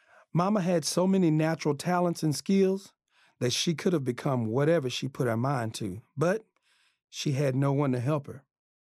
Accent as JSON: {"language": "English", "town": "Lubbock", "region": "Texas", "country": "United States", "tie": "born there", "said": "I was born in Lubbock, Texas, to an incredible, resilient woman. … not only was the rock of our family"}